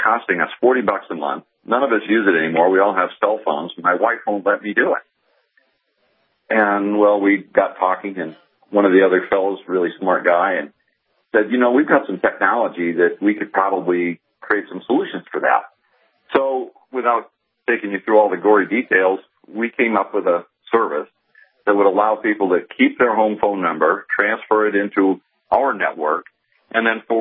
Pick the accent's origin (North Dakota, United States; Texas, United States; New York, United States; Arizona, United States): North Dakota, United States; Grand Forks; I remember driving by that Air Force base when I grew up in Grand Forks and seeing those bombers parked on the ready alert pad.